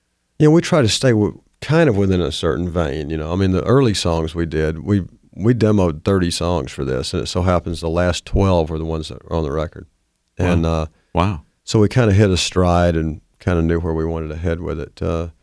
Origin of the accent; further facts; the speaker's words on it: Alpine, Arkansas, United States; also born or lived in Hot Springs; I was born in Hot Springs, Arkansas, but raised in a little town called Alpine, which had 110 people